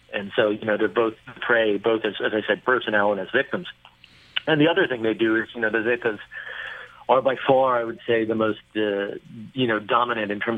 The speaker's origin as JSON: {"language": "English", "country": "United States", "said": "the default position of my home country, the United States"}